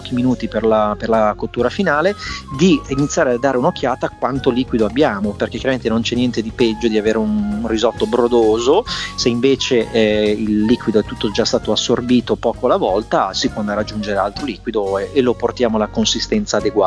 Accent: Milan, Lombardy, Italy; da bravo polentone, da milanese

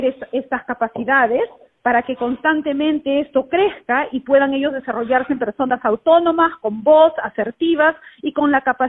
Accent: Peru; porque yo soy peruana

